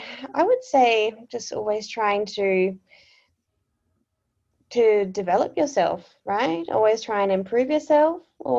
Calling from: Perth, Western Australia, Australia; Yeah, so I'm coming in from Perth, Western Australia today, actually.

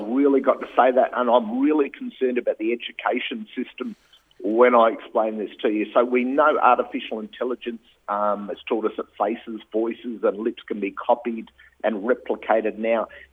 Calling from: Hahndorf, South Australia, Australia; Yeah, God's I'm in the cafe house in Harndorf.

